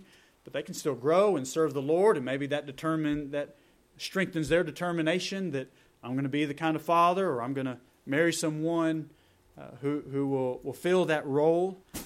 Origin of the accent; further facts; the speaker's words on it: Texas, United States; also born or lived in Alabama; when I was in going into second grade, we moved from Alabama to Texas